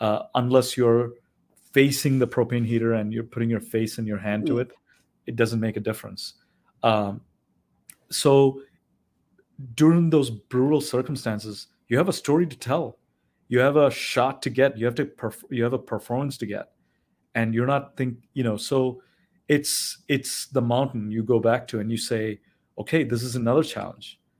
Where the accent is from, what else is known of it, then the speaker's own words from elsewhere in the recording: Chicago, Illinois, United States; I thought I was from Chicago and I was like, hey, I got this.